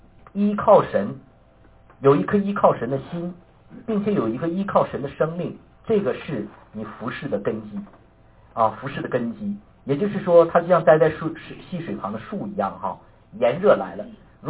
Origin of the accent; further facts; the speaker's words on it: northern China, China; 我刚来的时候，我和太太就在我家那散步，因为我们都是北方人，很少看到这个那个棕榈树